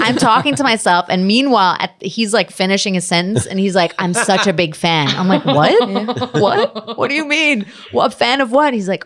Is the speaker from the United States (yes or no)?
no; Germany; I'm German. I was born in Germany.